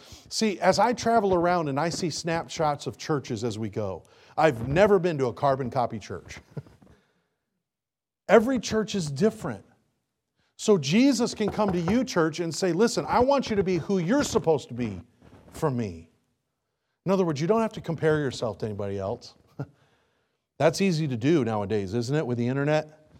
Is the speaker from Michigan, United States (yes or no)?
yes; Michigan, United States; So up in Michigan, I was born and raised in Michigan. Please don't hold it against me.